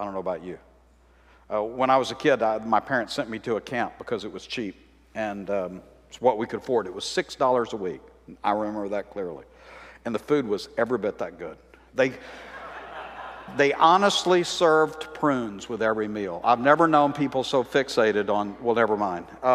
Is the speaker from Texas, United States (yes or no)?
yes; Texas, United States; growing up in East Texas, where there are a lot of churches, there's more churches than gas stations, we used to say.